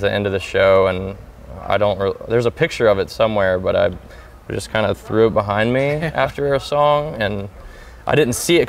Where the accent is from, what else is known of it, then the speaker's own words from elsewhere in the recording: Pensacola, Florida, United States; So a guy built this for me a long time ago in my hometown, Pensacola, a guy named Tony Martinez, which has passed away.